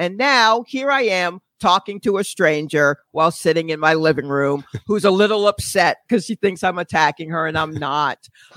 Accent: Brooklyn, New York, United States; now in Atlanta, United States; Well, I'm from Brooklyn and then I moved to Atlanta. I'm just a regular garden variety African-American.

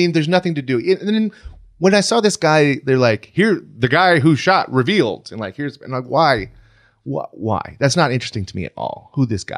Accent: Virginia, United States; I mean, I grew up right outside Richmond, so it's a lot more metropolitan than most of Virginia.

